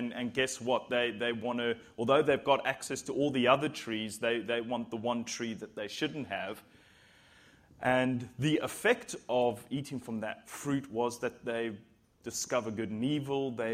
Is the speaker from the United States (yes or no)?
no; South Africa; Now, being a South African guy, you know, we're gladiators. We don't really cry.